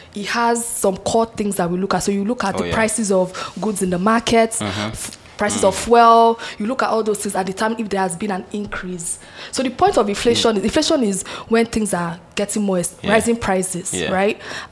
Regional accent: Abuja, Federal Capital Territory, Nigeria; also born or lived in Lagos; I can remember growing up in Nigeria. I was born in Lagos.

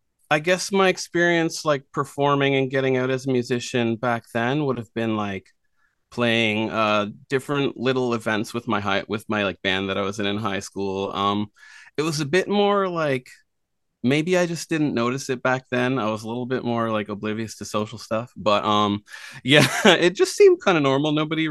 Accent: Nova Scotia, Canada; also born or lived in Prince Edward Island; I'm an artist from PEI, I grew up in Nova Scotia and then, moved here. I've been here for quite a while now.

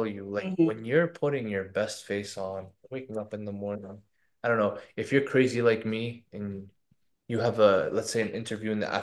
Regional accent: New Jersey, United States; now in Florida, United States; I should have mentioned I'm from New Jersey, went to New Jersey Institute of Technology in Newark, New Jersey. Lived in Florida for 3 years and yeah, fell in love.

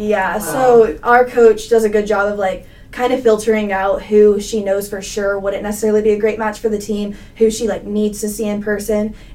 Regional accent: Texas, United States; even though my mom went to Texas and I'm from Texas

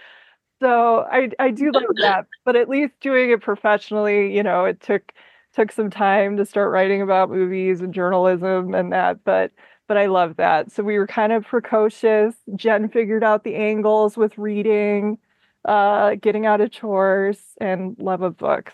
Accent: Minnesota, United States; I'm from Minnesota.

